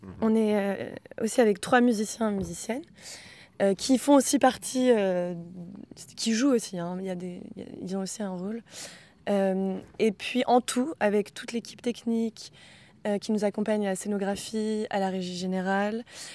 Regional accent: Porspoder, Brittany, France; Moi aussi, je viens du Finistère, à Porspoder.

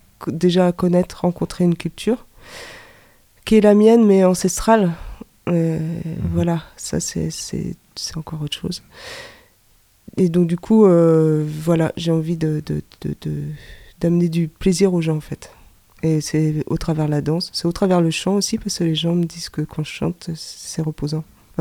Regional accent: Saint-Brieuc, Brittany, France; J'ai appris à l'école de musique de Saint-Brieuc, parce que j'habitais à Saint-Brieuc, je suis une bretonne.

